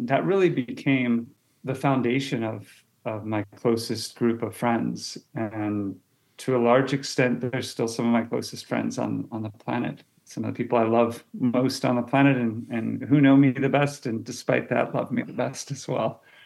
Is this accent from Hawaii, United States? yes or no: no; Phoenix, Arizona, United States; So I grew up in Phoenix, Arizona, and I had the tremendous blessing of growing up in the same place as my grandparents